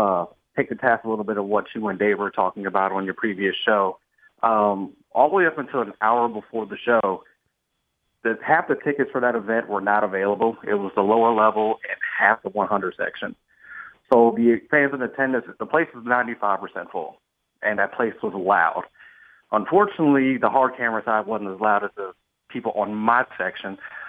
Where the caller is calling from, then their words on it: Tulsa, Oklahoma, United States; Hey, Brian … from Tulsa.